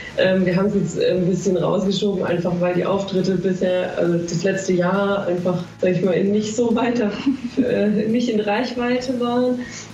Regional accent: Sandhausen, Baden-Württemberg, Germany; Also ich komme aus Sandhausen

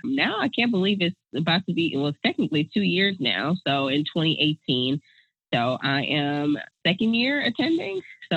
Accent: Milwaukee, Wisconsin, United States; Milwaukee has a very high teen pregnancy rate. So I was trying to give back to my hometown by becoming an OBGYN

